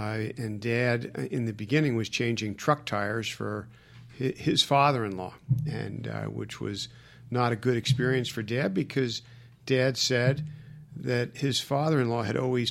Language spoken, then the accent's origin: English; Asbury Park, New Jersey, United States; I did. I grew up in New Jersey. I was born on the New Jersey shore. In Asbury Park, same place as